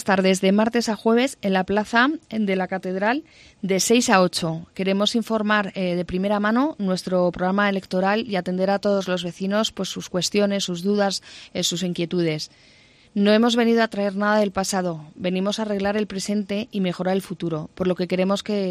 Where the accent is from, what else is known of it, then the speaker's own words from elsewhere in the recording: Community of Madrid, Spain; ya que soy madrileña, como muchos sabéis